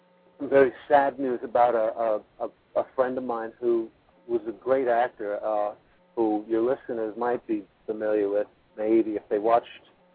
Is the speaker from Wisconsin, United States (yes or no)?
no; Bronx, New York, United States; John was from Brooklyn, I'm from the Bronx, Mike was from, you know, Jersey City. We all were like Irish Catholic